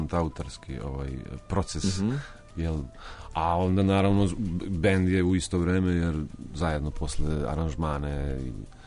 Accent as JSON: {"language": "Serbian", "town": "Čačak", "region": "Šumadija and Western Serbia", "country": "Serbia", "tie": "born or raised there", "said": "Pa dole sam odrastao, dole sam rođen, dole sam rastao"}